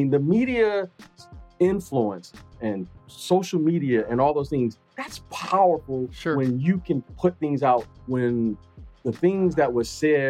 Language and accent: English; Michigan, United States; I grew up in Michigan.